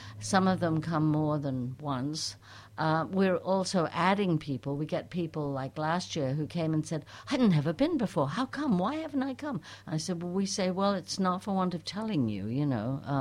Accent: England, United Kingdom; I grew up in England. Actually, I grew up at a place called the Actors' Orphanage

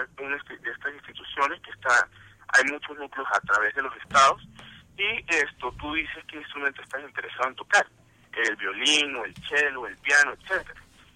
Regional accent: Venezuela; moved away as an adult; also born or lived in Cambridge / Wales; now in United States; yo no me vine directamente de Venezuela a Bard. Yo me vine cuando yo salí de high school en Venezuela. Yo salí a Cambridge, en Inglaterra, y estuve un año allá, y después de ahí me fui a Gales por 2 años más.

